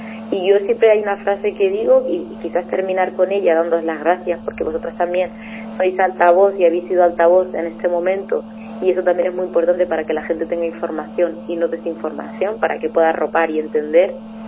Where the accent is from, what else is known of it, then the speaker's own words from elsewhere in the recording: Western Sahara; hablo como saharaui que está viendo expoliado los recursos naturales de su país día sí, día también en Canarias